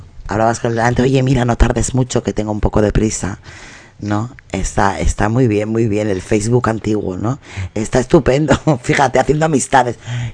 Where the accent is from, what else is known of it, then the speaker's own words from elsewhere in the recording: Cuba; now in Miami, United States; ya hemos cruzado el charco, ya estamos... Nos venimos de Cuba a Miami.